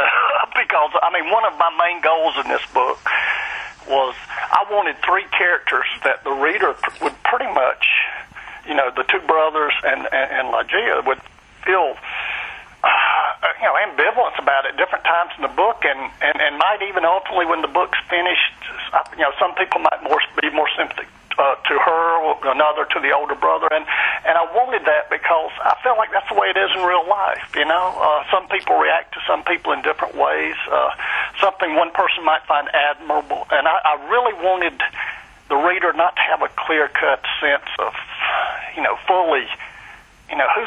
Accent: North Carolina, United States; as I grew up in Western North Carolina, I'm sure true of rural areas in a lot of the United States

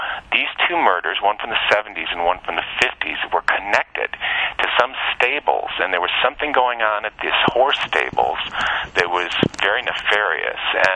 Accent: Chicago, Illinois, United States; But I think growing up in Chicago helped.

